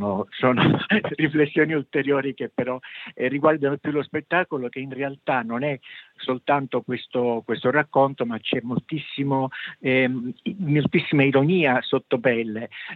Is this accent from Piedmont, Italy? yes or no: no; Sicily, Italy; now in Imola, Italy; Enzo ed io siamo siciliani, anche se viviamo ormai da moltissimo tempo, da quasi 50 anni a Imola, però non abbiamo mai abbandonato le nostre radici.